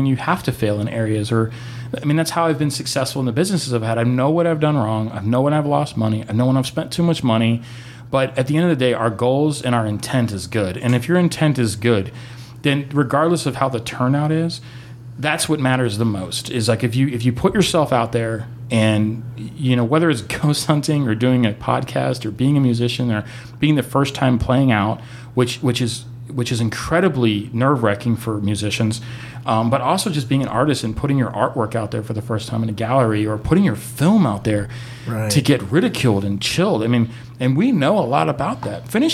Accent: Florida, United States; I mean, I grew up in South Florida. We have it.

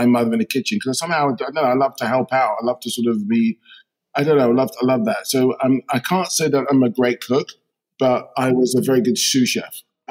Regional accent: London, United Kingdom; I grew up in firstly Shepherd's Bush, West London.

